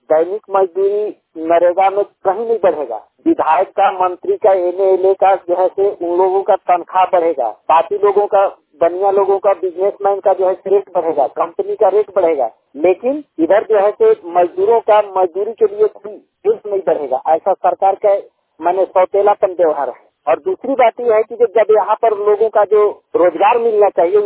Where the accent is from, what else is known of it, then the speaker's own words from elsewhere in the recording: Garhwa, Jharkhand, India; मैं गढ़वा झारखंड चिरौंजिया से बिलोंग करता हूँ।